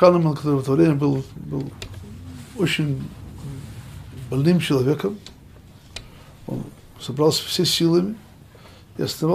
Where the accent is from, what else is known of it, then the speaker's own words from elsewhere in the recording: Odesa, Odesa Oblast, Ukraine; also born or lived in Voronezh; now in Rostov-on-Don, Russia; Я в Ростове уже живу 41 год. Не так мало. Я родом из Одессы, учился в Воронеже.